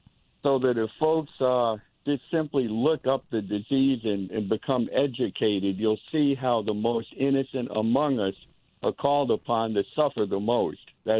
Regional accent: Newtown, Connecticut, United States; Newtown, Connecticut.

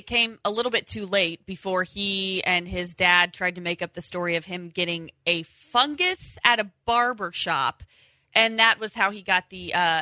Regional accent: Indiana, United States; Many of you know I'm from Indiana, so this gives me a little bit of PTSD

